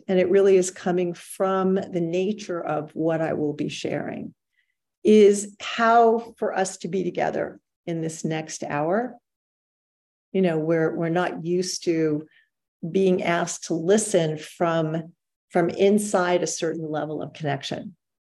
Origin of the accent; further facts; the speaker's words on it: New York, United States; I'm from New York, so I'm fairly familiar with that, that way of listening.